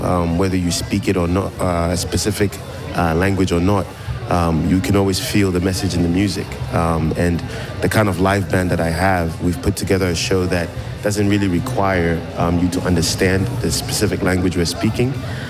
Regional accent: Ghana; French is a second language; now in New York, United States; Je viens du Ghana. Je vis à New York.

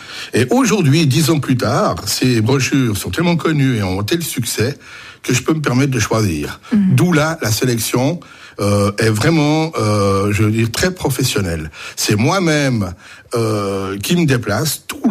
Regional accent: Vaud, Switzerland; Personnellement, en tant que vaudois, vous allez rire, c'est les vins.

